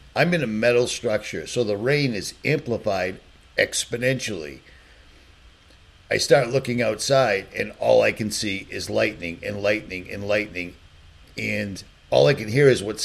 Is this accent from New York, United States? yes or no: no; Boston, Massachusetts, United States; Now, I'm from Boston, man. We don't have tornadoes, we have hurricanes.